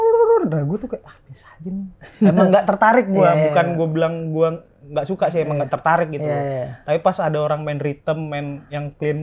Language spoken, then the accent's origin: Indonesian; Medan, North Sumatra, Indonesia; moved away as an adult; now in Bandung, Indonesia; Makanya akhirnya gue pindah dari Medan ke Bandung.